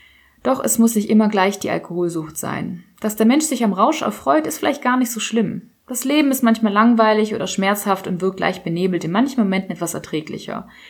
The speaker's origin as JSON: {"language": "German", "country": "Poland", "tie": "born there", "second_language": "German", "said": "weil ich gebürtig aus Polen bin"}